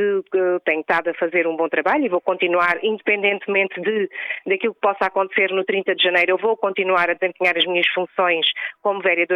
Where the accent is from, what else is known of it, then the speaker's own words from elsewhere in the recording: Pias, Beja, Portugal; sou natural de Pias